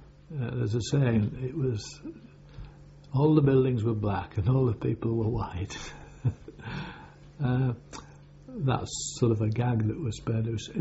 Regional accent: Bradford, Yorkshire and the Humber, United Kingdom; born there; I was born in Ecclesall in Bradford in 1925, the date being the 26th of January.

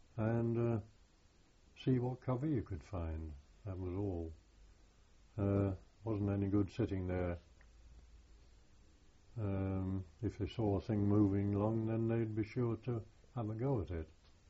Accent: United Kingdom; generally we got on very well with the locals. Being British, of course.

